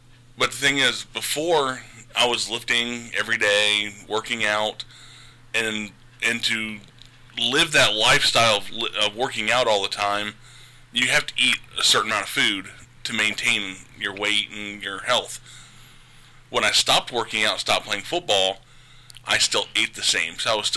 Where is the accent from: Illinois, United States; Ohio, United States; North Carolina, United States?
Ohio, United States; Marion; Born and raised in Marion. I've lived in the same house I grew up in.